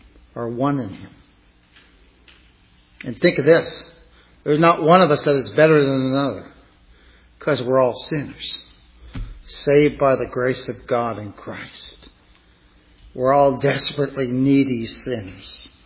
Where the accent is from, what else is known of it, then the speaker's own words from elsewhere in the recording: Canada; I'm Canadian.